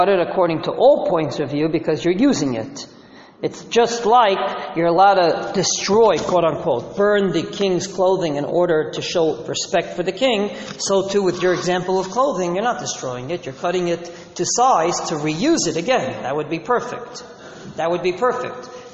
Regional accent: Israel; When I was a kid growing up in Israel, my parents told me everything in Israel is expensive.

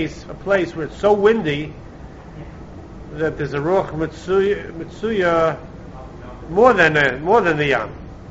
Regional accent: Brighton Beach, New York, United States; I'm originally from Brighton Beach. You know, by the water there, so there's it's windier.

